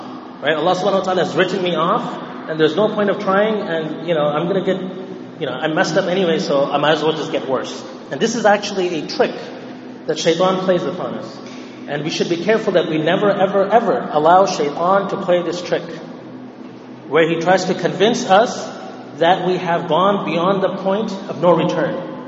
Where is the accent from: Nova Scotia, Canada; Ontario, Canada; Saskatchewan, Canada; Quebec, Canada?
Quebec, Canada; Montreal; born there; I was born in Montreal, by the way